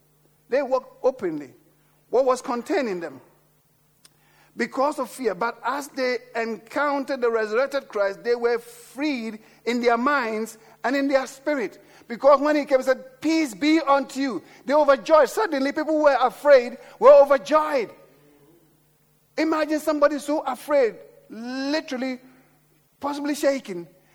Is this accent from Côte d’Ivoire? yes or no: no; England, United Kingdom; Because I'm English. I don't want to upset them.